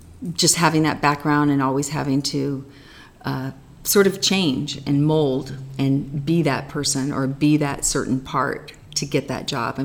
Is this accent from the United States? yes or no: yes; California, United States; moved away as an adult; now in Paris, France; I grew up in California and then was discovered by an agency in France to be a model. And I went over to Paris for 6 weeks to do the collections and basically never came home.